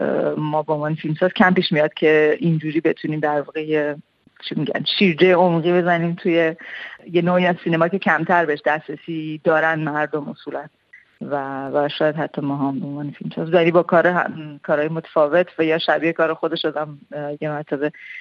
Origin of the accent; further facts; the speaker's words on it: Iran; برای من به عنوان یه ایرانی که خب باز فرهنگم نزدیکتر به اونها هست